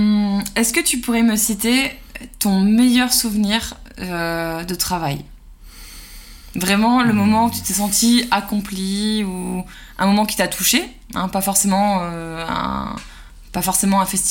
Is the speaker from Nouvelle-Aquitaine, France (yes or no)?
no; Provence-Alpes-Côte d'Azur, France; je viens moi aussi de la Côte d'Azur